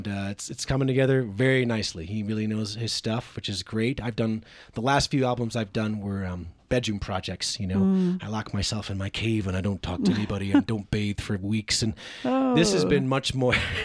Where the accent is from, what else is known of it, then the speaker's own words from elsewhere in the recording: Colorado Springs, Colorado, United States; I'm just from Colorado Springs.